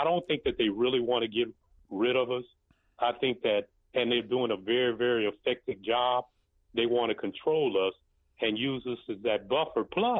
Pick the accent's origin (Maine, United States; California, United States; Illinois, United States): Illinois, United States; East St. Louis; also born or lived in Houston / Dallas; now in Tulsa, United States; I'm from East St. Louis, Illinois.